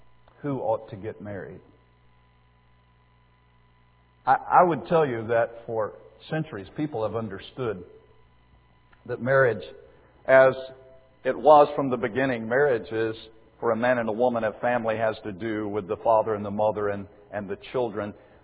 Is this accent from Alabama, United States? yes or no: yes; Alabama, United States; I grew up in South Alabama. I told you this the other night. Everybody on my street where I grew up went to church somewhere.